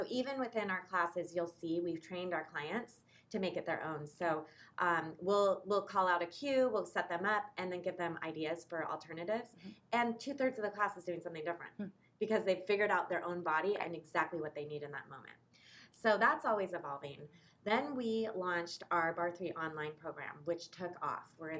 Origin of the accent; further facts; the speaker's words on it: Eugene, Oregon, United States; So I grew up in Eugene.